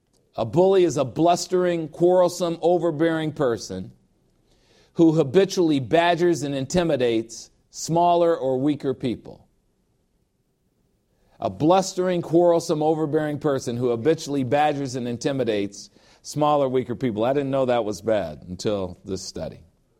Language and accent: English; Chicago, Illinois, United States; I was back in Chicago this week in my hometown.